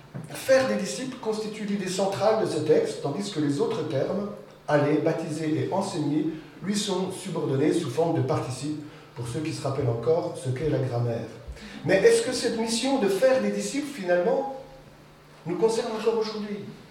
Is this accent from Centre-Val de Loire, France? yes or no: no; Besançon, Bourgogne-Franche-Comté, France; moved away; suis originaire donc de la région de Morteau, Villers-le-Lac, je suis moi-même de Villers-le-Lac, mon épouse est de Morteau. Et bien entendu, j'étais à l'école à Besançon, comme c'était le cas ici. Mais j'ai quitté la Franche-Comté depuis bien longtemps